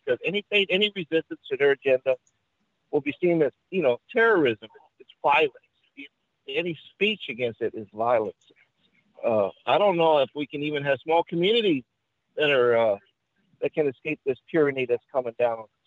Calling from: Texas, United States; in Texas.

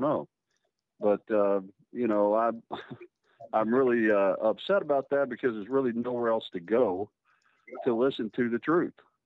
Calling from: Virginia, United States; I'm calling from Virginia.

